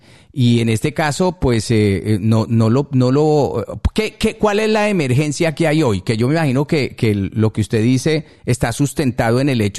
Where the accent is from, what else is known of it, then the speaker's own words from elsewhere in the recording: Colombia; ambos muy interesados como colombianos en el exterior